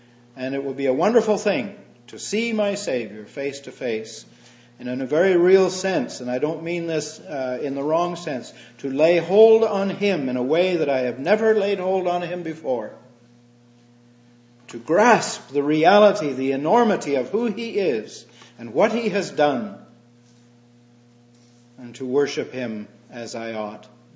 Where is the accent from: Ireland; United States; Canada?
Canada; Oh, I'm a Canadian citizen.